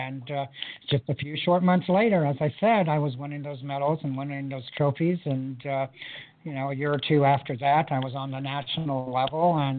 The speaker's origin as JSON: {"language": "English", "country": "United States", "said": "in 1984, Los Angeles, you know, unfortunately for me, it was my home country."}